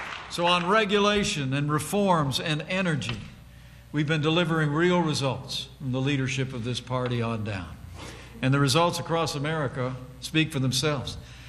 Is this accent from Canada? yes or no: no; Columbus, Indiana, United States; just like the small business that I grew up around back in Columbus, Indiana.